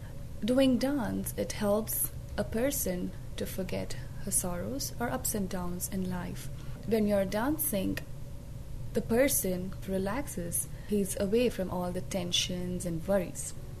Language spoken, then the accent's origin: English; Bangalore, Karnataka, India; now in Urbandale, United States; I'm originally from Bangalore, South India, and now residing in Urbandale, Iowa.